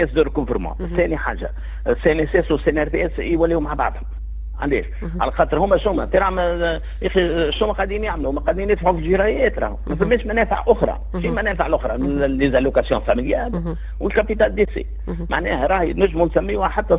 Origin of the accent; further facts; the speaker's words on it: Tunisia; بينما راهو عندنا في تونس تقريبا 800,000 مؤسسه